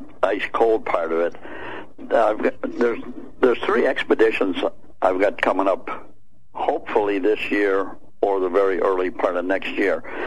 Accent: Ireland; I'm an Irishman.

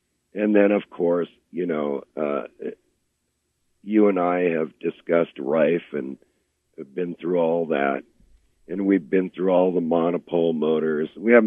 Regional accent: United States; It's, after all, I'm an American.

